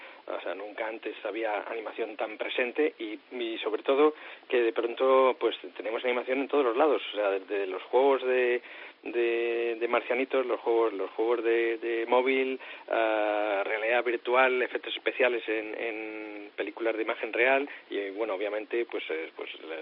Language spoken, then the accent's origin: Spanish; Spain; moved away as an adult; hubo una época, en el 84 así, que salí de España para intentar buscar la forma de hacer animación de largometrajes